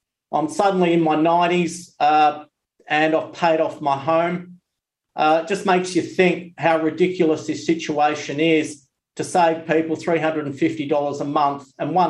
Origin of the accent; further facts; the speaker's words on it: Terry Hills, New South Wales, Australia; we grew up in Terry Hills. It was a beautiful suburb. We grew stuff. We played. We stayed out till the sun went down.